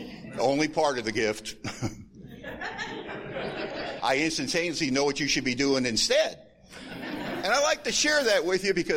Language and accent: English; Hollywood, California, United States; And it's about growing up in Hollywood, California